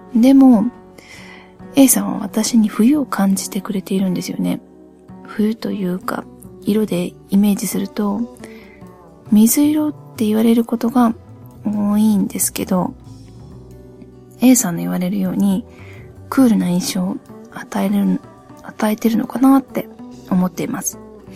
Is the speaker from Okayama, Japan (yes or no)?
yes; Okayama, Japan; born there; also born or lived in Hiroshima; は岡山生まれの岡山在住でございます途中ちょろっと広島にも住んだことはありますが、